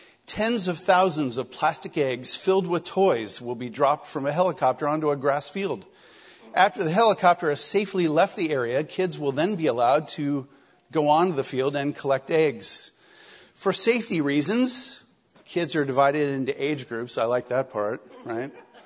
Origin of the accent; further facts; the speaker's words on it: Holden, United States; even as I've been driving around my hometown here, Holden, this last week